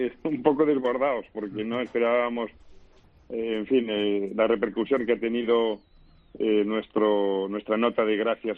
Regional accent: Catalonia, Spain; now in Madrid, Spain; Yo soy catalán, como tú sabes, vivo en Madrid hace 50 años. La empresa la creé en Madrid, y tenemos tiendas pocas en Cataluña, pero yo me siento catalán y español

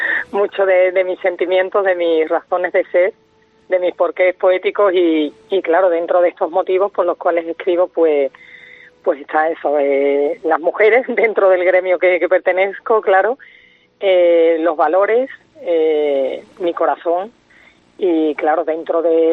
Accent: Azuaga, Extremadura, Spain; Lo tengo, por supuesto, en mi pueblo, en la librería Café Alejandría, mi pueblo es Azuaga, Badajoz.

